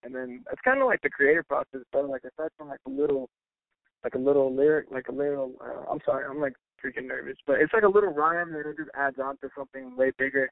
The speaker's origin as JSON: {"language": "English", "region": "West Coast", "country": "United States", "tie": "born or raised there", "said": "I grew up on West Coast, but I personally like East Coast rap."}